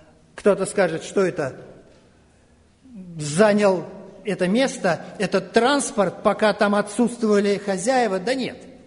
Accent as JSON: {"language": "Russian", "region": "Moscow", "country": "Russia", "said": "а мы с вами из Москвы, из России, кто-то еще из других мест"}